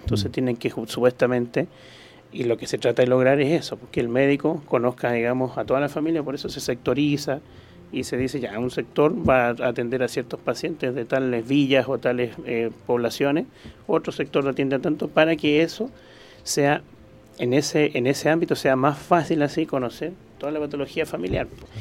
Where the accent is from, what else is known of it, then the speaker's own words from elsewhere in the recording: Iquique, Tarapacá, Chile; en la ciudad de Iquique. Yo soy iquiqueño y en esa ciudad trabajé 5 años en esta área.